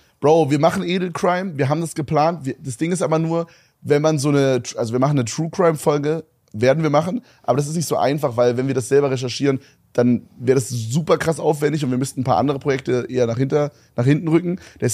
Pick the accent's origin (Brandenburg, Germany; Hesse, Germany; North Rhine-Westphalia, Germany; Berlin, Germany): Berlin, Germany; born there; Geboren, meine ich, sorry. Ich bin in Köpenick geboren.